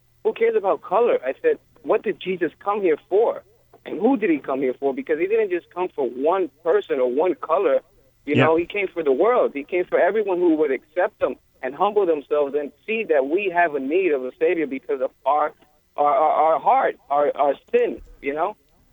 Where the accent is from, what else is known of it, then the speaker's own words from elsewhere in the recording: El Salvador; they say that I'm from Central America. I'm from El Salvador, and they say that the original Hebrews were black and my color, like brown